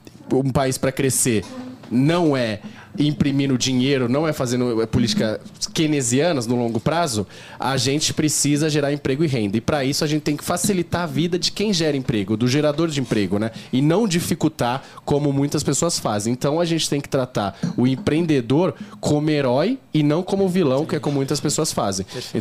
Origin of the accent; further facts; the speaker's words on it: São Paulo, Brazil; Eu cresci na Zona Leste de São Paulo, a gente tava falando lá, eu cresci de Itaquera